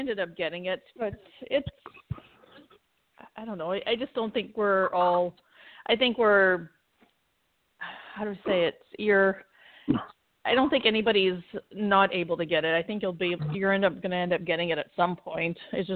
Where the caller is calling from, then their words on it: Florida, United States; I'm calling from Florida.